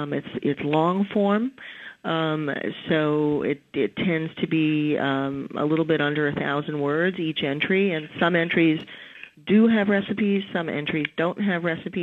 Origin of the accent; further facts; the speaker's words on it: New York City, New York, United States; I'm a New Yorker. I come from Manhattan, and I grew up at a time in Manhattan where food was always tall.